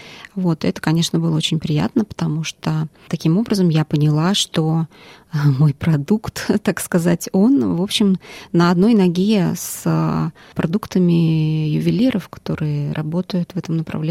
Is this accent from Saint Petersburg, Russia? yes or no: no; Moscow, Russia; moved away as an adult; now in Australia; Я переехала в Австралию из Москвы в 2012 году. 11 лет назад.